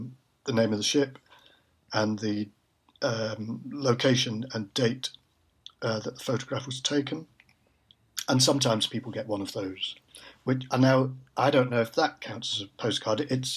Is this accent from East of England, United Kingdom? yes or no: no; Manchester, North West England, United Kingdom; also born or lived in London; Well, born and brought up in Manchester, and although I went away at the age of 18 to university in London and stayed in London for 20 years, I then went back to Manchester.